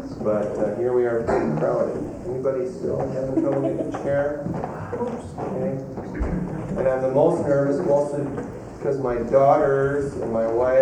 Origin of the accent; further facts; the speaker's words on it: Minnesota, United States; I'm from Lamavia, Minnesota.